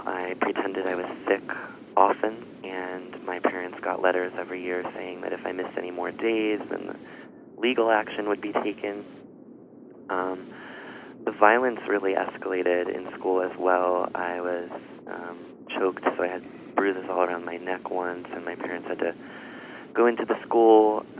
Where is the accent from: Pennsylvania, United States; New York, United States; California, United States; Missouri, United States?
Pennsylvania, United States; I grew up in Snyder County, Pennsylvania. And I went to West Snyder High School.